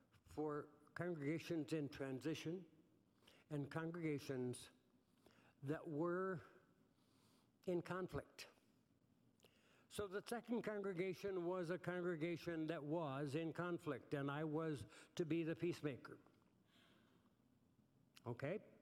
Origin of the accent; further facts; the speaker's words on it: Roseau, Minnesota, United States; I am, first of all, a Minnesota farm boy, and that will never change. I grew up in Roseau, Minnesota